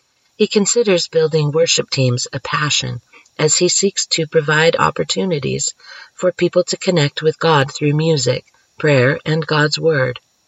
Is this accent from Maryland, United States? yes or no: yes; Baltimore, Maryland, United States; also born or lived in Houston; Growing up in Baltimore, everyone minds their own business and keeps to themselves.